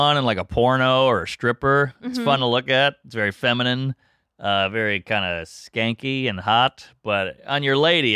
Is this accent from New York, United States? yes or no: no; New Orleans, Louisiana, United States; You know, and I grew up in New Orleans, so it was a lot of like seafood and gumbo